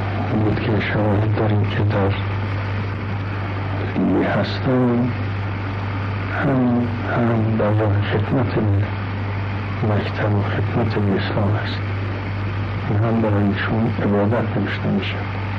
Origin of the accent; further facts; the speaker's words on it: Iran; این که ما ایرانی هستیم و لبنانی هستند یا جای دیگری هستند